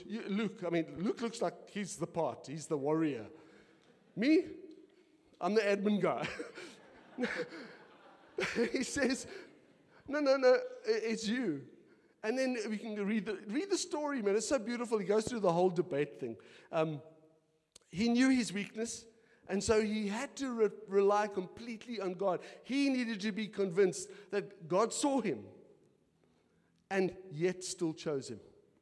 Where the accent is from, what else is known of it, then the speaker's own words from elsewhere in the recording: Milnerton, Western Cape, South Africa; I come from Milnerton, really Brew.